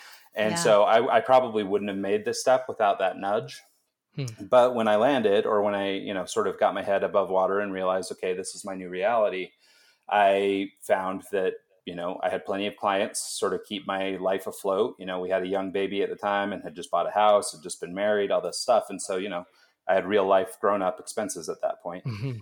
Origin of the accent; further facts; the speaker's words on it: Pocatello, Idaho, United States; moved away as an adult; now in Salt Lake City, United States; No, I'm from Pocatello, Idaho, which is it's 2 hours north of Salt Lake. So I've basically been in Idaho most of my life. We moved to Salt Lake 6 years ago.